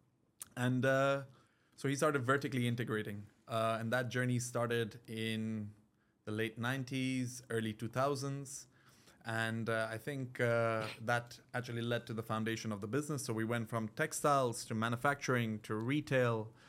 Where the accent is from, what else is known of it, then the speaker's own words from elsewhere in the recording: Dubai, United Arab Emirates; born and raised in Dubai. I actually come from three generations in this wholesale retail space.